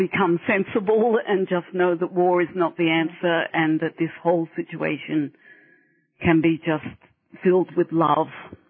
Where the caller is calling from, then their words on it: New York, United States; Oh, hi, Glenda. … from New York.